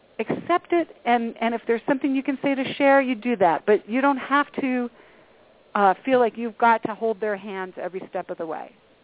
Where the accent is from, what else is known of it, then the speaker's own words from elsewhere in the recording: Delaware, United States; I'm from Delaware originally.